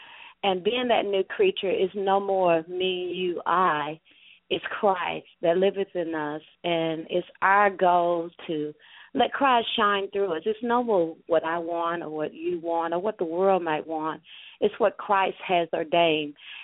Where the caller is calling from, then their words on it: Alabama, United States; I'm from Alabama.